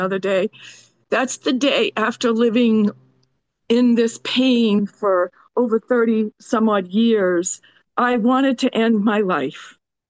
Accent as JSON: {"language": "English", "region": "Maine", "country": "United States", "said": "I'm from Maine."}